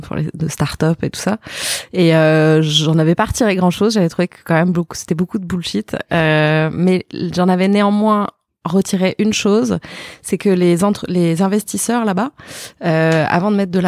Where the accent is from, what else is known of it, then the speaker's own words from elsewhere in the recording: Italy; also born or lived in Portugal / London; Mes parents étaient à l'époque en poste là-bas et ensuite j'ai grandi en partie en Italie.